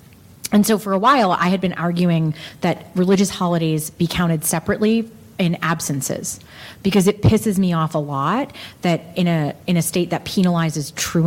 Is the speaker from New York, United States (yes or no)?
yes; New York, United States; So, like, I grew up in the New York metro area where there's, like, a gajillion Jews